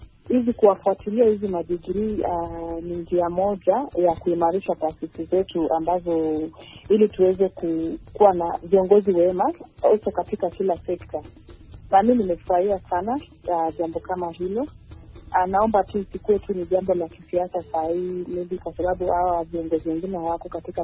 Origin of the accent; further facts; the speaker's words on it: Kenya; mimi kama Mkenya nafurahia sana